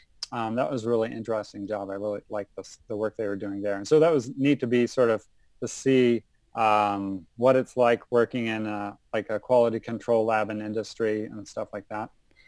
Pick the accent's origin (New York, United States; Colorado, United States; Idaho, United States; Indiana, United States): Colorado, United States; Denver; also born or lived in Connecticut; I grew up in Denver, Colorado originally, and then I moved around quite a bit.